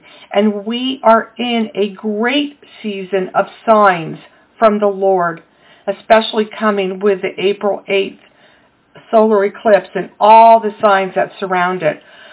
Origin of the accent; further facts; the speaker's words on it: Baltimore, Maryland, United States; I grew up in North Baltimore. It is my home from when I was young.